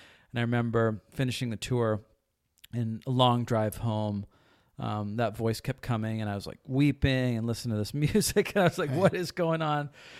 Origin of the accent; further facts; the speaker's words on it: Victoria, British Columbia, Canada; I grew up in Victoria and was in the punk rock scene, so there's a lot of drugs and alcohol